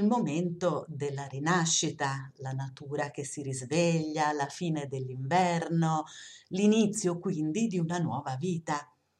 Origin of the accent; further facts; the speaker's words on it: Umbria, Italy; now in Lucca, Italy; io non sono lucchese, anche se ci abito da 30 anni, sono umbra.